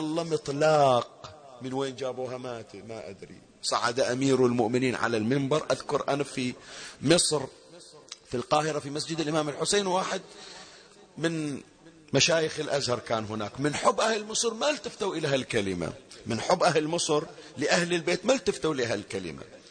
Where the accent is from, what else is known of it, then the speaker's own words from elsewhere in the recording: Manama, Capital Governorate, Bahrain; يوم الخميس يطلعون يروحون المنامة السوق عندنا بالبحرين